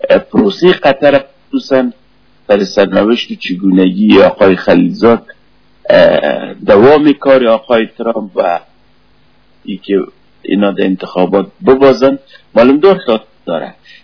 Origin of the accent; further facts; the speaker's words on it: Afghanistan; ما افغان هستیم